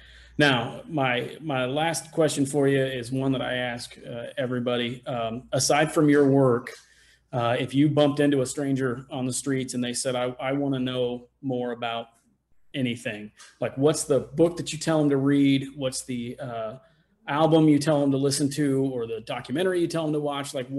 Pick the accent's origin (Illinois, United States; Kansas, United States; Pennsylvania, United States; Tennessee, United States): Kansas, United States; I'm from Kansas originally, so like where I'm from, that's a very typical read for a lot of kids.